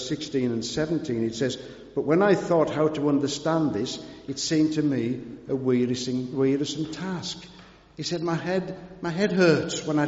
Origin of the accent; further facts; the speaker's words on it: United Kingdom; Oh, we don't do that. We're British.